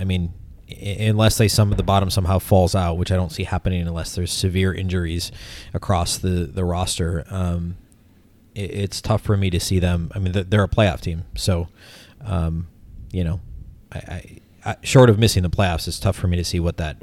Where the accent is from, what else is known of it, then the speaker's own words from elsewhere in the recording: Minnesota, United States; because I'm not from Canada, I'm from Minnesota. It's a very different place.